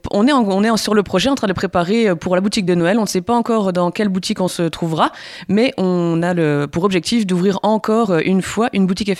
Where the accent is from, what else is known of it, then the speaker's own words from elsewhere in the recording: Grand Est, France; Et du coup, on est tous des Vosges.